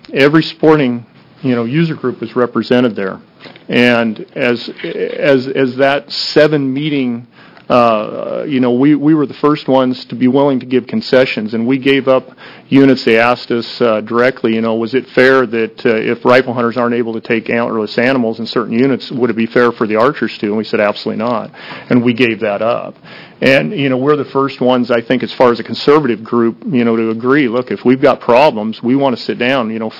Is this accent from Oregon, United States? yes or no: yes; Oregon, United States; I sit here today as a young man growing up in Oregon, hunted all my life, loved to hunt, very passionate about it.